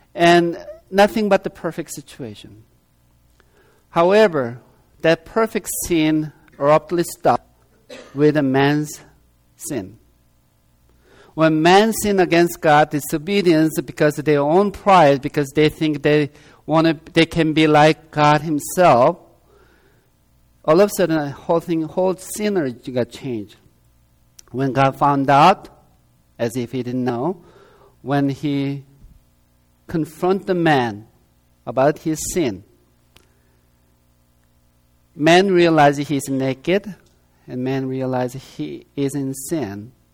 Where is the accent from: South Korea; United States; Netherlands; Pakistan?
South Korea; I came from South Korea